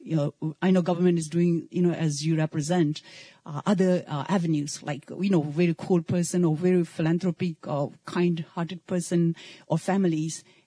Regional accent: India; now in United States; I'm a Tibetan from India, latest immigrant addition to United States.

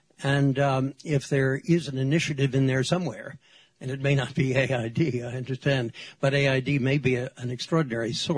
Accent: Baltimore, Maryland, United States; from Baltimore

